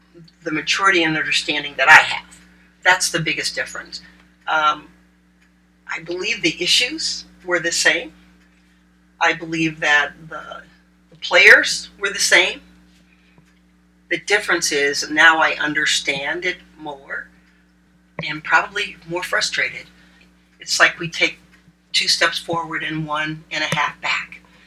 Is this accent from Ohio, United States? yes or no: yes; Oberlin, Ohio, United States; I'm from Oberlin, so I didn't feel it in the same way as I did in this college town.